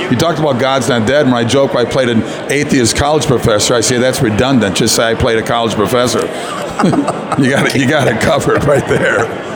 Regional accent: Mound, Minnesota, United States; I grew up in Minnesota, in a little suburb town called Mound, about 30 miles west of Minneapolis.

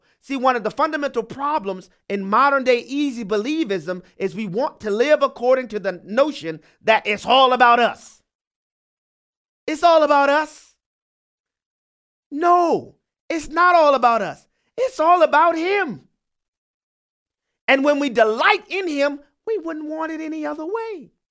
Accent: New Orleans, Louisiana, United States; Y'all know I'm from New Orleans.

